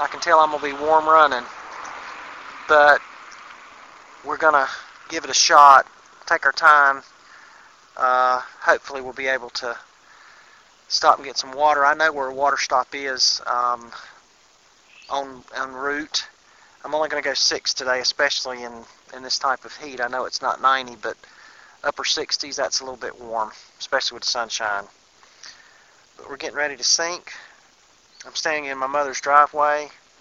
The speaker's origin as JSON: {"language": "English", "town": "Rose Hill", "region": "North Carolina", "country": "United States", "tie": "born there", "lives_now": "Thomasville, United States", "said": "I was born in Rose Hill, which is actually a hill on 117, Highway 117, and you can see it as you approach it"}